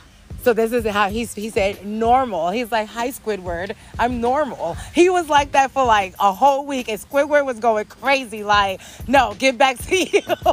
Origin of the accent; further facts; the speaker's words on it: Honduras; Now, my culture is from Hondurians, we're from Central America.